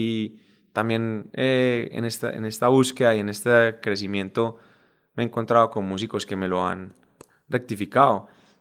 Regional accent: Medellín, Antioquia, Colombia; nosotros, pues, crecimos en Medellín, los cuatro somos de Medellín

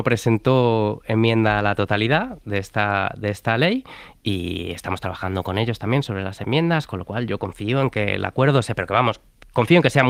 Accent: Spain; Igual soy el único español al que una llamada de spam me relaja.

